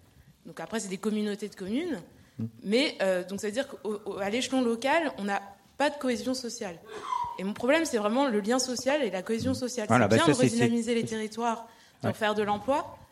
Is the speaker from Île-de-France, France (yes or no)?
yes; Paris, Île-de-France, France; also born or lived in Vimeux, France; je suis parisienne, mais j'ai vécu 7 ans dans le Vimeux, donc au fin fond de la Picardie.